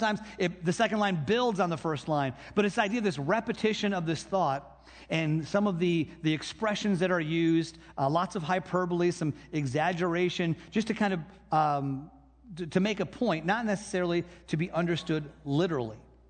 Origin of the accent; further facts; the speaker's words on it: Michigan, United States; I grew up in Michigan, where everybody went up north for the weekend.